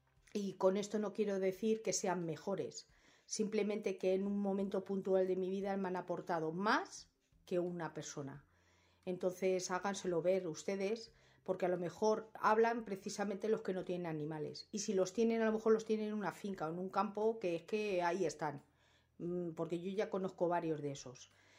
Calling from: Madrid, Community of Madrid, Spain; Hola, buenas noches.

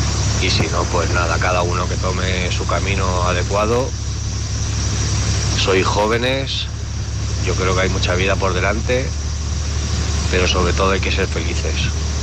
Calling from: Alicante, Valencian Community, Spain; de Alicante.

